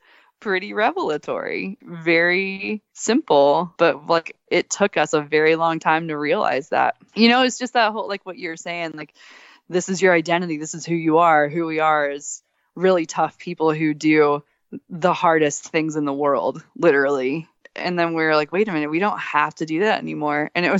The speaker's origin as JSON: {"language": "English", "region": "Texas", "country": "United States", "tie": "born or raised there", "said": "I mean, I grew up in Texas, but I clearly thrive in the cold."}